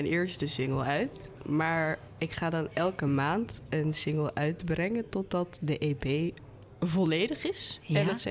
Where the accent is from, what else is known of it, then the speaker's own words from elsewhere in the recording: Amsterdam, North Holland, Netherlands; born there; Ik ben geboren in Amsterdam.